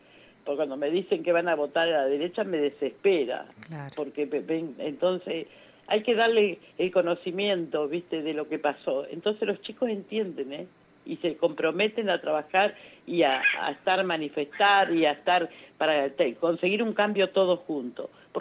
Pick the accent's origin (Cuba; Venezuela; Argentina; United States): Argentina; como argentina, y ya a los 77 años